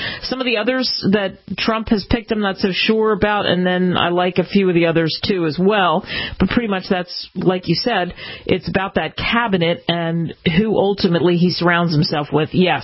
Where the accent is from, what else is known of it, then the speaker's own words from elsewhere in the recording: East Coast, United States; also born or lived in California; I lived in California, and not being from California, and of course growing up in the East Coast